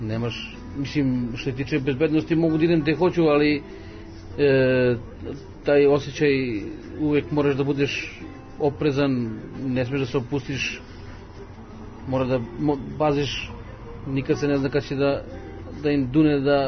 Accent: Pristina, Kosovo; now in Lipljan, Kosovo; Da, ovde sam rođen. Da. U Prištini sam rođen, ovde živim u Lipljanu.

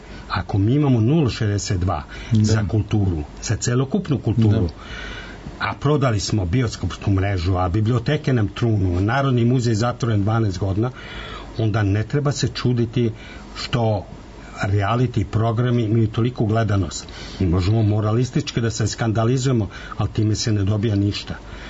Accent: Belgrade, Serbia; born there; ja sam rođen u Beogradu, cunjam po Beogradu i što sam stari sve više cunjam po njemu

